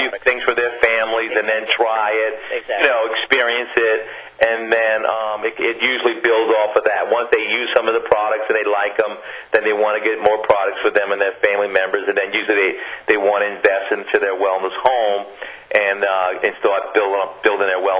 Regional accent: Florida, United States; I'm from the St. Pete, Tampa Bay area

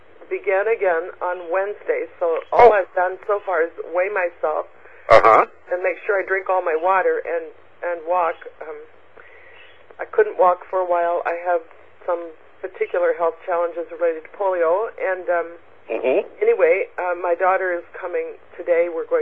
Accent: the South, United States; I grew up in the South. We had a lot of carbohydrates and a lot of butter and cream and all of that from the farm.

